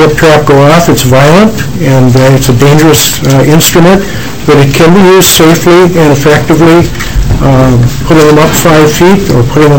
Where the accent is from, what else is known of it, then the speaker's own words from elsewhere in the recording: Redwood, Minnesota, United States; I'm from Redwood, Minnesota. I'm here as a citizen and a dog owner.